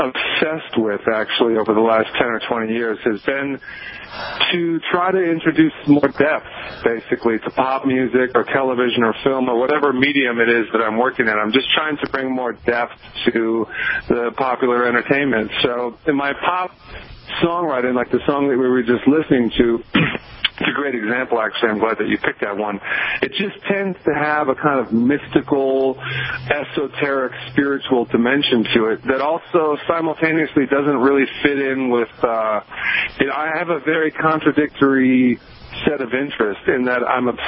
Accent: Minnesota, United States; I'm from Minnesota, and I dropped out of college after my second year, and I was intending to do it just for a brief spell.

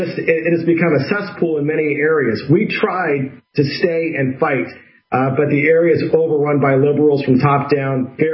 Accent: California, United States; I was born and raised in California, 43 years.

